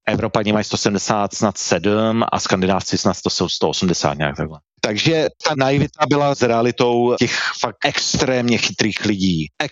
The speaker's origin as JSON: {"language": "Czech", "town": "Děčín", "region": "Ústí nad Labem Region", "country": "Czechia", "said": "jsem z Děčína, nic moc asi nedokážu a podobně"}